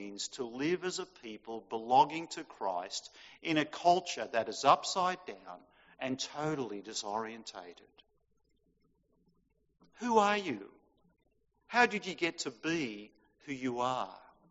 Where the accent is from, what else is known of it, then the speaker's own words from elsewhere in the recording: Sydney, New South Wales, Australia; I was born in Sydney and brought up in the Northern Beaches. I went to Narrabeen Boys High School